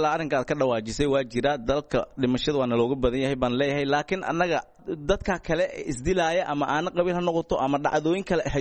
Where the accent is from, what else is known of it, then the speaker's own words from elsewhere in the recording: Bosaso, Bari, Somalia; annagu waxaan nahay reer Bari ee gobolka Bari, degmiisa Boosaaso iyo degmooyinkiisa kalaba. Waa degnaa si fiican baan u degnaa